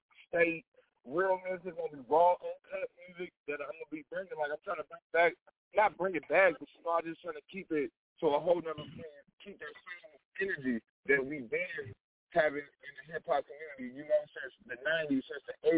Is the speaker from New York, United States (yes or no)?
no; Bakersfield, California, United States; I'm coming from Bakersfield, California. And California, it's like, you know, 2 hours away from L.A. It's like 4 hours away from the Bay. So, you know, we in the middle. We call it Central Cali.